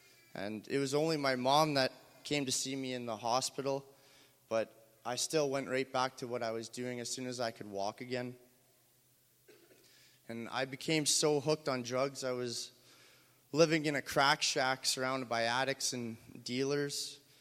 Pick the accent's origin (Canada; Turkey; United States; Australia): Canada; Thunder Bay, Ontario; I was raised in Thunder Bay, and I had a Christian mom